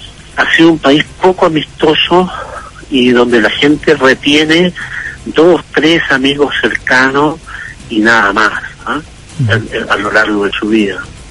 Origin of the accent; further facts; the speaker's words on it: Chile; Nosotros pensábamos como chilenos de que existía una cultura cívica bien arraigada